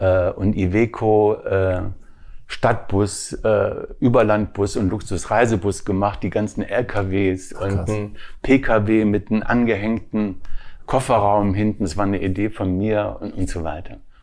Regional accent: Wuppertal, North Rhine-Westphalia, Germany; also born or lived in Weimar / Berlin; mit 4 Jahren nach Berlin, mit 8 Jahren nach Wuppertal. Glücklicherweise nach Wuppertal, weil ich dann in Wuppertal studieren konnte.

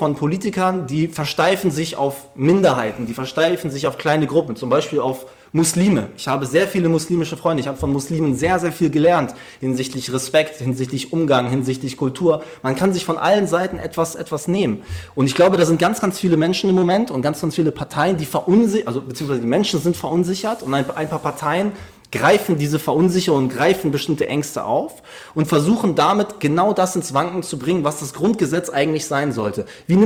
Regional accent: Hamburg, Germany; Ich bin in Hamburg groß geworden. Ich merke dann immer, wie sehr ich Hamburger bin

